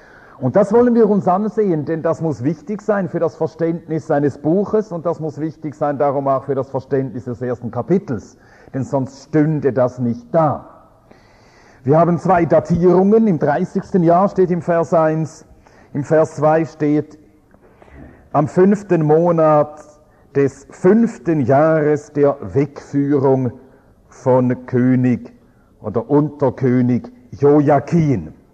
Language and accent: German; Arbon, Thurgau, Switzerland; Ich will auch grüßen von den Geschwistern in Arbon, wo ich herkomme. Zwei, drei Sätze zu mir, bevor wir zum Thema kommen. Ich wohne am Bodensee, auf der Schweizer Seite des Bodensees. Der Ort heißt Arbon.